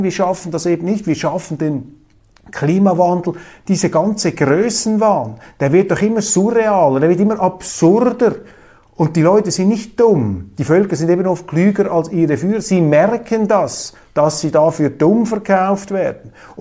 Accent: Switzerland; als Schweizer Republikaner, als Schweizer Demokrat, als Schweizer Parlamentarier, der einen Eid geleistet hat auf die Verfassung.

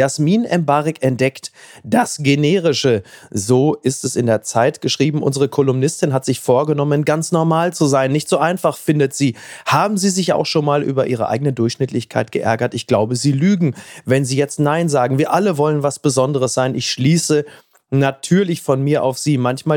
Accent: Castrop-Rauxel, North Rhine-Westphalia, Germany; also in Castrop-Rauxel, da wo ich herkomme

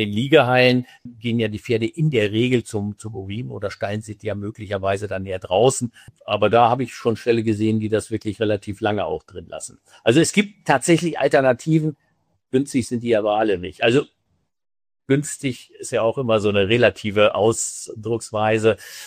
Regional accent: Northern Germany, Germany; now in Baden-Württemberg, Germany; Oben in Norddeutschland, wo ich herkomme, wird viel Roggenstroh eingesetzt

